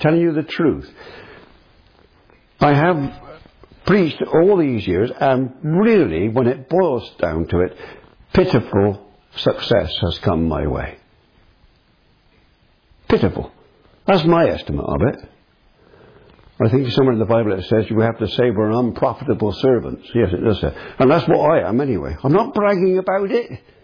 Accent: Bristol, South West England, United Kingdom; Where I was born, just outside Bristol, well, I was born in Bristol, but where I lived as a boy, just outside Bristol

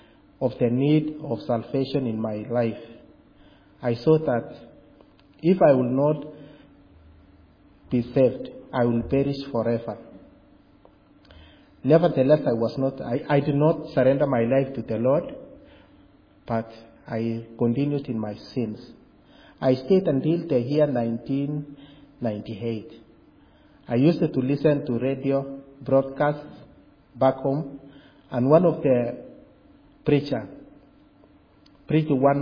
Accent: Kenya; also born or lived in Nairobi; In the year 2001, I moved from Nairobi, the capital city of Kenya, and went back to our rural home.

